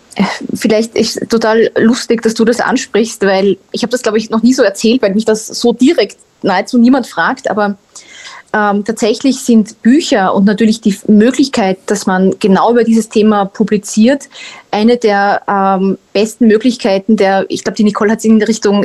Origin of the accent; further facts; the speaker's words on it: Austria; Ich komme eben aus Österreich und das Interessante ist, Österreich und Deutschland sind sich recht ähnlich.